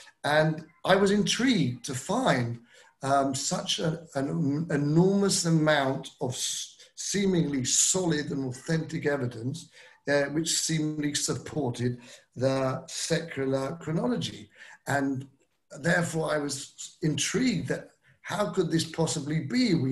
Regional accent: Kingsbury, London, United Kingdom; I'm English born. I was born in London. I was brought up in a town, Kingsbury.

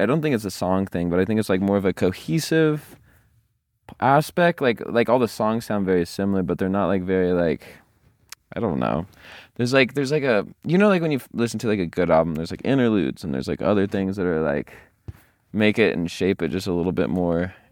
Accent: California, United States; because like I obviously growing up in Orange County, like my mountains are like still part of this mountain range

